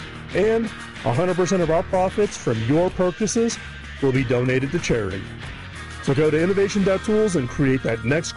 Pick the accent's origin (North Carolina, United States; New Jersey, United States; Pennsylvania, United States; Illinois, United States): Illinois, United States; Chicago; I was raised in Chicago, middle class. My dad was a salesman.